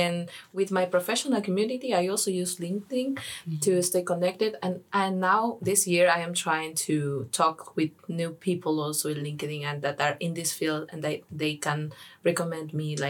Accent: Peru; Here I see a lot of more advanced approaches that I can take to my home country.

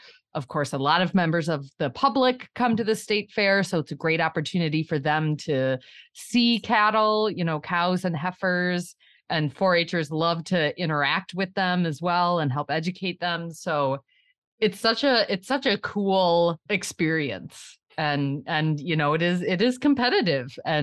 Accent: Minnesota, United States; I am from Le Sueur County in southern Minnesota.

